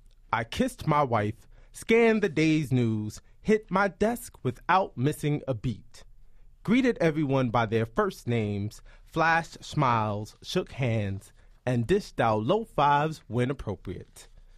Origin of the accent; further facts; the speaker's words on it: Queens, New York, United States; Well, I'm from Queens. Queens native.